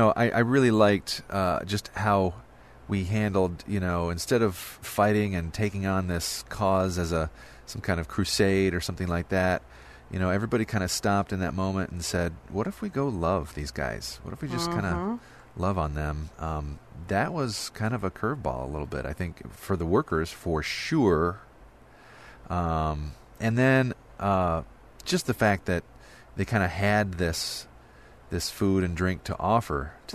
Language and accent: English; Grand Rapids, Michigan, United States; from Grand Rapids, Michigan